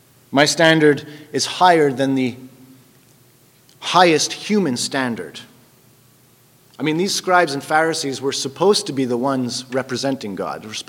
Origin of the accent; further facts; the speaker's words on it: Dollard-des-Ormeaux, Quebec, Canada; I grew up in Dollard, Des Armeaux, and in and around the Sources Boulevard area.